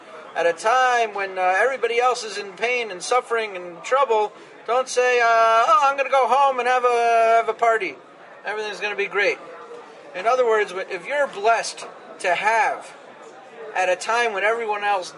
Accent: Manhattan, New York, United States; I remember, I grew up in Manhattan.

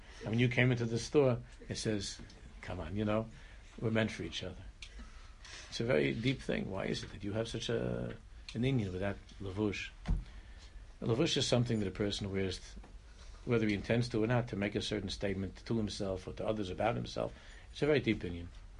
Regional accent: Ireland; Anyway, it's the nafkim. I'm an Irish guy. Both expressions are Irish.

